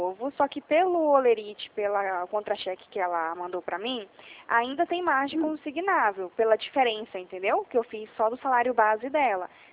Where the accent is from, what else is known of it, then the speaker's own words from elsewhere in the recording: Atibaia, São Paulo, Brazil; Eu sou de Atibaia.